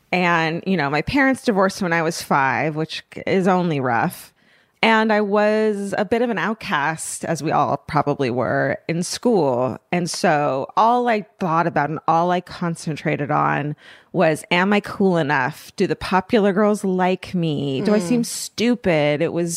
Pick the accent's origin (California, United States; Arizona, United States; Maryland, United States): California, United States; Irvine; Where I grew up in Irvine, it was WASP City. It was two parent homes, you know, stay at home mom.